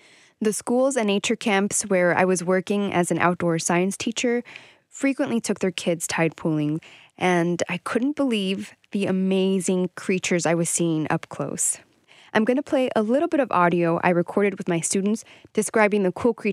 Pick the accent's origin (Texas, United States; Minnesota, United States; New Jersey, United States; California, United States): California, United States; Los Angeles; Well, I grew up in Los Angeles, super close to the beach, and the beach was one of my primary playgrounds.